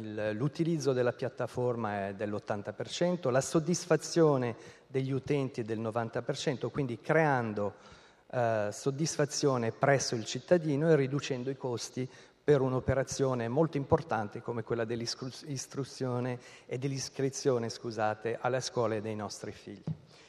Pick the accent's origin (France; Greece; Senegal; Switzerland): France; Italian is a second language; now in Italy; Io vengo dalla Francia